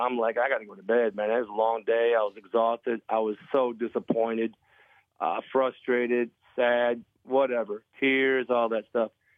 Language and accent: English; Buffalo, New York, United States; born or raised there